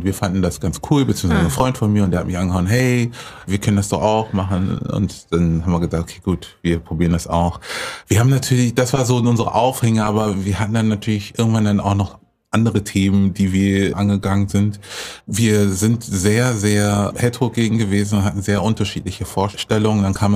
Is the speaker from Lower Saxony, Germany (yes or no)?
yes; Lower Saxony, Germany; Ja, und dann bin ich in Südniedersachsen aufgewachsen, in einem kleinen Ort bei Göttingen